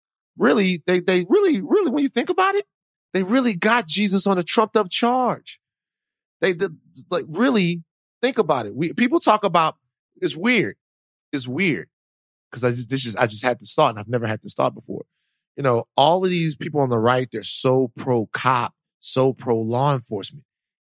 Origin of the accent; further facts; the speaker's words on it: the South, United States; What are you talking about? I'm from the South.